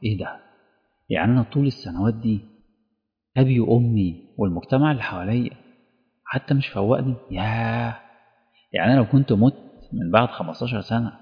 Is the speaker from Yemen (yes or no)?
no; Egypt